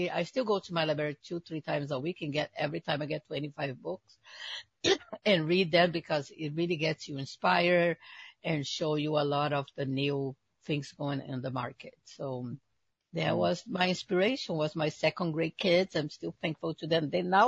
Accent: Brazil; English is a second language; moved away as an adult; now in United States; I'm from Brazil. Mm-hmm. So I did write two books in Brazil, got them published. And then I moved here to United States in 1991, I think.

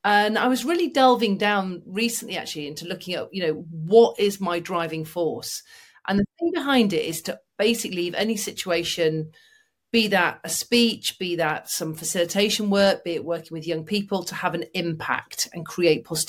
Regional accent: Manchester, North West England, United Kingdom; I was growing up in Northern England in Manchester, and, you know, you're not exactly surrounded by inspiration in that area of the world.

